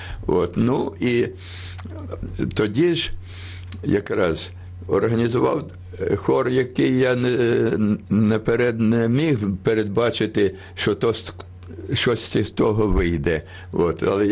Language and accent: Ukrainian; Kyiv, Ukraine; я сам народився в Києві, ріс і навчався в Києві